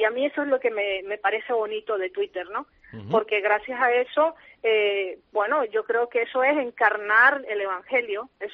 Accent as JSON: {"language": "Spanish", "country": "Nicaragua", "said": "una cosa súper tonta, pero que a mí me está costando mucho aquí ahora, y eso que yo soy de aquí"}